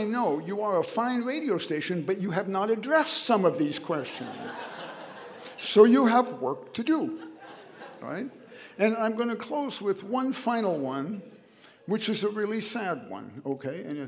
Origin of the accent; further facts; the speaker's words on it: Illinois, United States; I knew I came from Illinois.